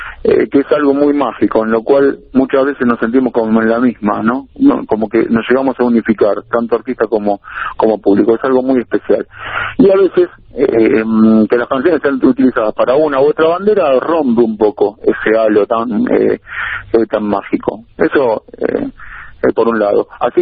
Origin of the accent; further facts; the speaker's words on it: Argentina; expresé un sentimiento, como cualquier argentino